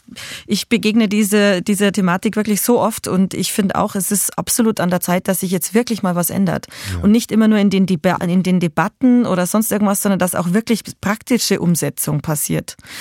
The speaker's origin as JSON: {"language": "German", "region": "Bavaria", "country": "Germany", "said": "Ich komme aus dem Landkreis Altötting aus Oberbayern."}